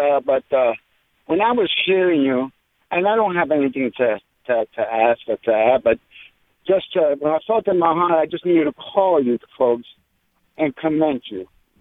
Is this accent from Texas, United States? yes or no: no; Jacksonville, North Carolina, United States; Well, I'm from Jacksonville.